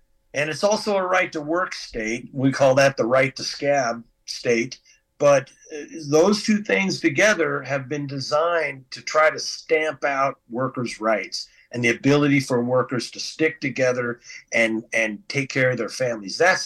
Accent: Las Vegas, Nevada, United States; I was born and raised here in Las Vegas. My parents worked in the hotels. I worked in the hotels.

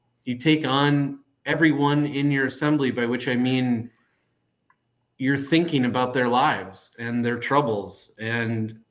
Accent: Eau Claire, Wisconsin, United States; It's not just that I grew up in Eau Claire or that my wife grew up in Eau Claire.

